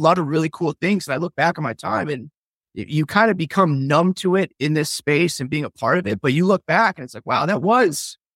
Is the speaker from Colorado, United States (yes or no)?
yes; Denver, Colorado, United States; And again, growing up in Denver, I played hockey. I was a diehard Avs fan, a diehard Nuggets fan.